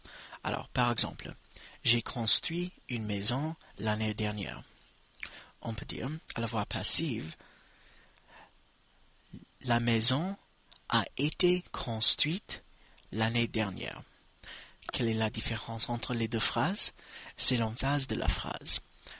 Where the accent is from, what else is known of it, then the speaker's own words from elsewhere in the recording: United States; French is a second language; je suis américain et c'est moi qui réalise le podcast.